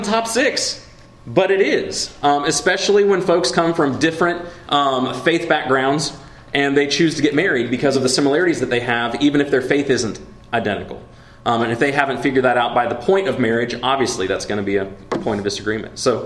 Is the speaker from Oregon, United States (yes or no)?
yes; Oregon, United States; moved away as an adult; also born or lived in Washington; I grew up in the Pacific Northwest, Oregon and Washington. I moved to the Midwest when I was 18